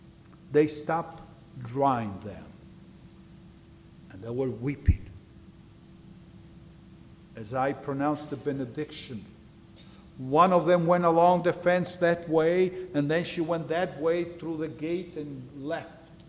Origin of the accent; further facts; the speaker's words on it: Russia; now in United States; See, when I go to Russia or Ukraine, I'm an American. When I'm here, I'm Russian.